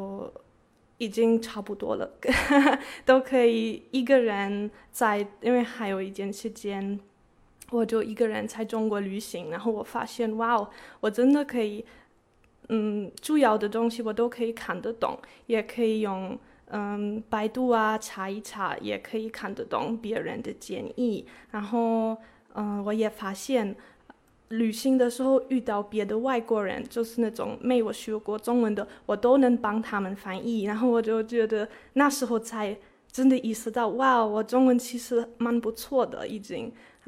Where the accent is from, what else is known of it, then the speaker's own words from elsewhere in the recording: Germany; Chinese is a second language; 我来自德国，今年28岁。